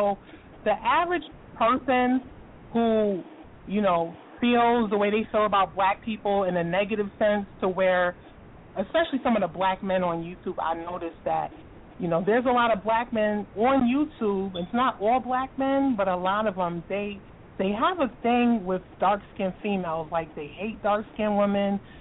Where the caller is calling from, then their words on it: Atlanta, Georgia, United States; I'm in Atlanta.